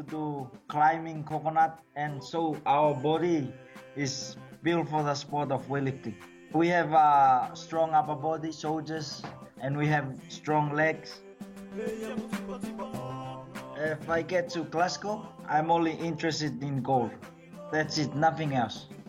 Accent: Tuvalu; I'm from Tuvalu and I do weightlifting.

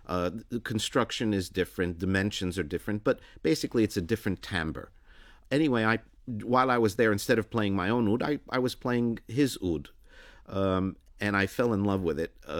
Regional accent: United States; had I ignored the fact that I'm from America, that would be equally dishonest.

